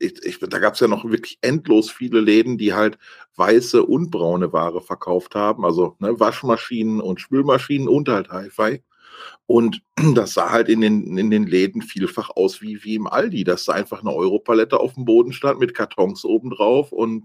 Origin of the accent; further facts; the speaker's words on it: West Germany, Germany; ich bin ja im Westen aufgewachsen